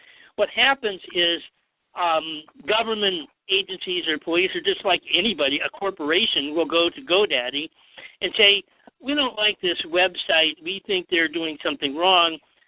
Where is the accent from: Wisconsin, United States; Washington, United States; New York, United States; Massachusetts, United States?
Washington, United States; Seattle; You know, I'm from Seattle